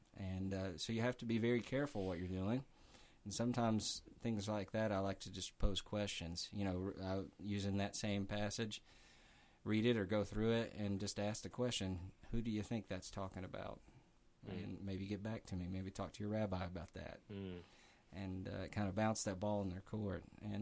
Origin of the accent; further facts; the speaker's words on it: Tennessee, United States; accent: Tennessee; no matter how hard I tried, I was never going to get rid of my Tennessee accent.